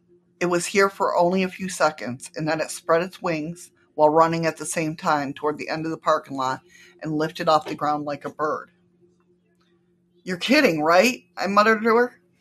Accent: Texas, United States; also born or lived in Ohio; I grew up in Texas and only lived in Ohio for a few years.

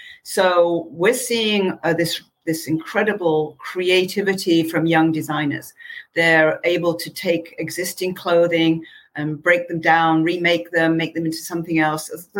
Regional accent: Manchester, North West England, United Kingdom; as I say, I was from Manchester, England.

